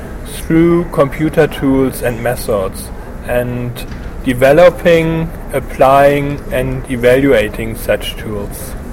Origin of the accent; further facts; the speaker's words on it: Germany; born there; English is a second language; moved away as an adult; also born or lived in Newcastle upon Tyne, United Kingdom / Switzerland; I was born in Germany, and later I did a master's in planning studies in Newcastle upon Tyne in England, and my PhD in Switzerland. So before coming here, I spent most time in Switzerland.